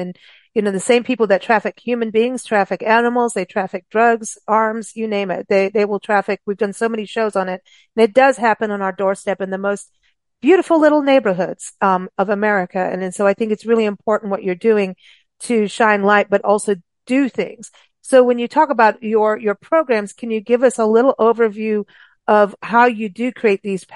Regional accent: Kenya; growing up in Kenya

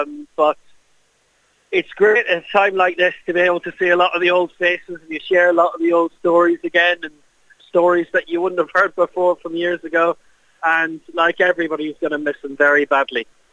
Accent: Aglish, Munster, Ireland; I'm from Aglish, which is obviously like a stone's throw away from Yall anyway.

